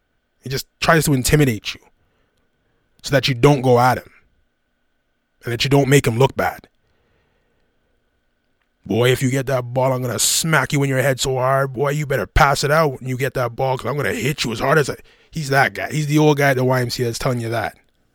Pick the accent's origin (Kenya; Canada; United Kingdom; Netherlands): Canada; Toronto, Ontario; they wear Toronto on their jersey, and I'm from Toronto, so it's kind of a good thing for us to get a little bit of exposure